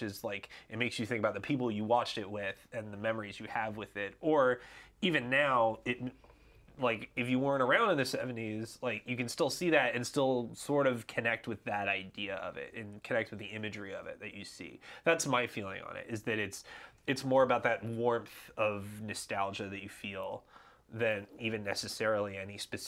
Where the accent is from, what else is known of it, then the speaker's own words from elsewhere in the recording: Charlotte, North Carolina, United States; I grew up in Charlotte, North Carolina, and we had the Charlotte Hornets was our basketball team for a long time.